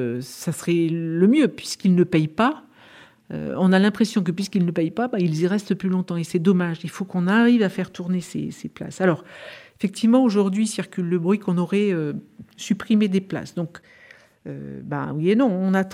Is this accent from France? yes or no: yes; Die, Auvergne-Rhône-Alpes, France; born there; moi, je suis née à Die.